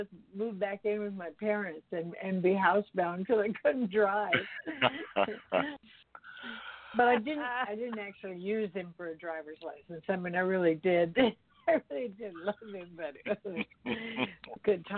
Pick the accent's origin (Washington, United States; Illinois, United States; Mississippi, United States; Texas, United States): Washington, United States; born there; And then, you know, I was born in Washington State.